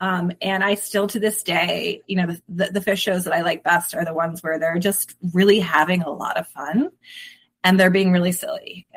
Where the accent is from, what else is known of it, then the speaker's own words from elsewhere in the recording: East Coast, United States; So I, unlike the three of you guys, I grew up on the East Coast.